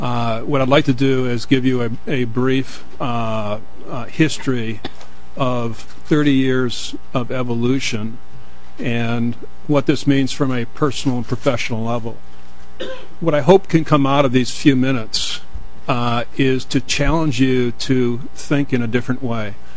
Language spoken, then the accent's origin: English; Gary, Indiana, United States; I grew up in Gary, Indiana. My whole family was in the steel industry